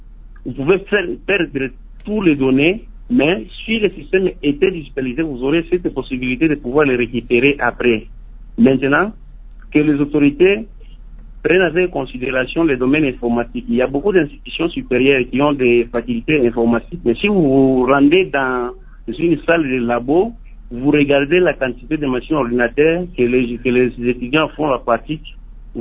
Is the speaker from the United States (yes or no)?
no; DR Congo; Ici, chez nous, en RDC